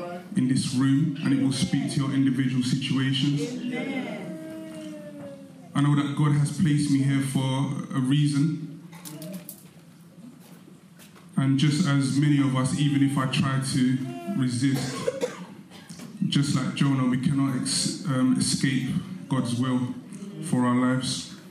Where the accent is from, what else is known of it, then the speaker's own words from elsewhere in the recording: Stratford, London, United Kingdom; So I grew up in East London, Newham. I grew up in Stratford.